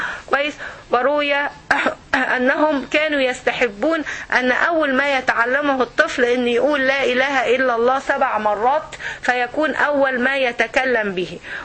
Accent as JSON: {"language": "Arabic", "country": "Egypt", "said": "زي المثل اللي عندنا في مصر مثلا"}